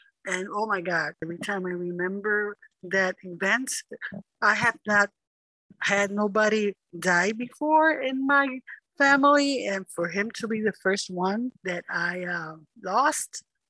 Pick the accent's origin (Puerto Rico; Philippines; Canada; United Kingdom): Puerto Rico; moved away as an adult; now in United States; I am originally from Puerto Rico, and I came to this country when I was, I think, 8 months. And then we stayed here until I went to second or third grade, and I went back to Puerto Rico.